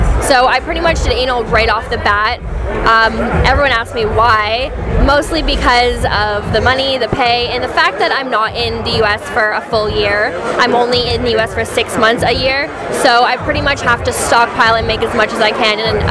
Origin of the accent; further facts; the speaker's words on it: Canada; We're both from Canada